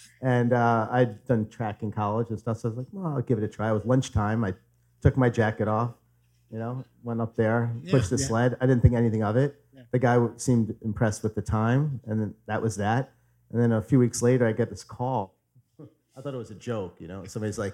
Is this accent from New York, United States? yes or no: yes; Staten Island, New York, United States; So I grew up in Staten Island, as you said. You know, the first person in my family ever go to college. My parents had me when they were 20 years old.